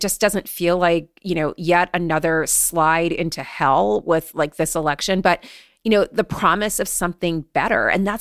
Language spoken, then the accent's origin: English; Oakland, California, United States; Like, I am from Oakland, California.